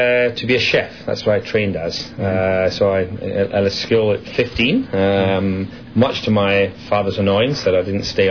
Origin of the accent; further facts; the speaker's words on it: Bellshill, Scotland, United Kingdom; From Belshill in Scotland, which is in Strathclyde area, probably about 30 minutes from Glasgow.